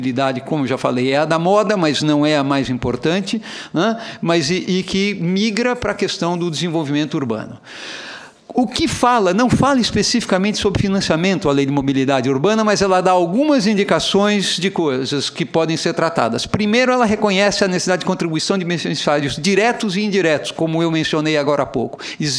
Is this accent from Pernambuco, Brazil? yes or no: no; São Paulo, Brazil; Se você pegar uma cidade como São Paulo, de onde eu venho